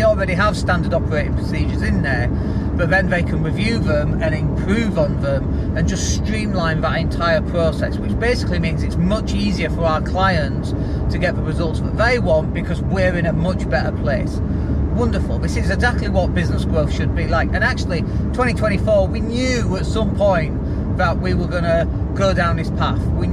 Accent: Leeds, Yorkshire and the Humber, United Kingdom; a very experienced web design manager based in Leeds as well, which is really cool because that's my hometown.

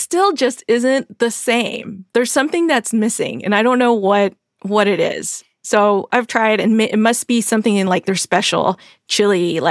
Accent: Knoxville, Tennessee, United States; the 1982 World's Fair that was held in my hometown of Knoxville, Tennessee.

